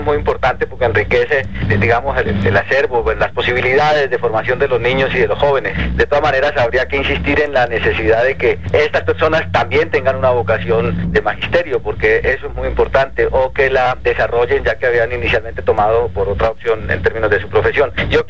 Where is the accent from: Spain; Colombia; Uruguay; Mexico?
Colombia; Cali, Valle del Cauca; born there; Yo nací en Cali, Colombia